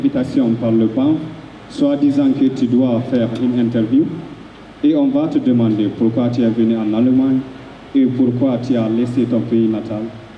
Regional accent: Senegal; now in Immendingen, Germany; Ich komme aus Senegal und ich habe hier in Freiburg in der Lohastraße 1 Jahr und 6 Monate gewohnt. Und ich wohne nicht mehr in diesem Lager. Ich wohne jetzt in Immendingen.

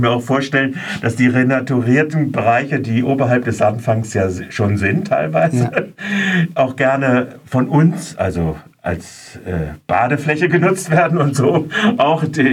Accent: Northern Germany, Germany; ich komme aus dem Norden und bin ab und zu nochmal im Norden

